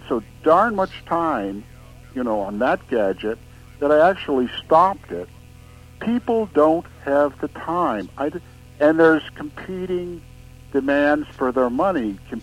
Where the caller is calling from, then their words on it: Scottsdale, Arizona, United States; I didn't have the local number because I'm calling from Scottsdale